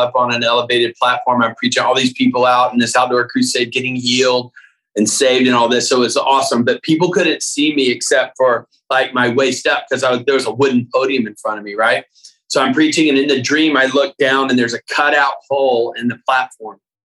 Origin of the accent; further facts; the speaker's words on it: Austin, Texas, United States; And basically, I grew up in Austin, though. My dad pastored in Austin for 12 years at a church